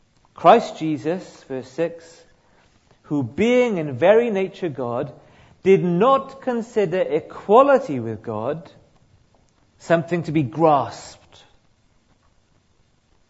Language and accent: English; Wales, United Kingdom; accent: South Wales; I come from South Wales, in case you can't tell.